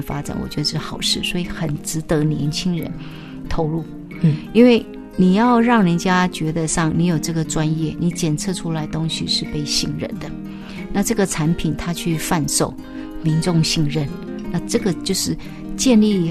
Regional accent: China; 我们中国人最喜欢吃红烧的

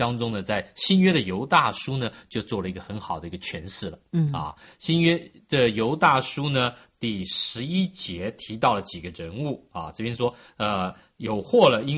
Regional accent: China; 哎，这个人呢，照我们中国人讲法是，这个受人之托，忠人之事

